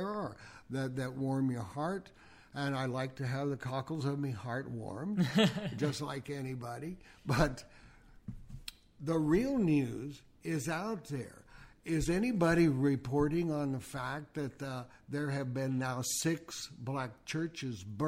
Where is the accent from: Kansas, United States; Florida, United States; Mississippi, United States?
Kansas, United States; Scammon; this guy was reminded me of one of the old boys from where I grew up down in Scammon, Kansas.